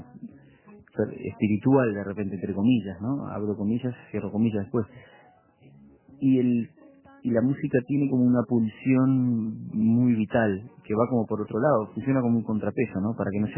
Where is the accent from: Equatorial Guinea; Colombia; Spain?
Spain; San Lorenzo de El Escorial, Community of Madrid; que por cierto el tren que va para mi pueblo, que es San Lorenzo del Escorial, para en el Andén 2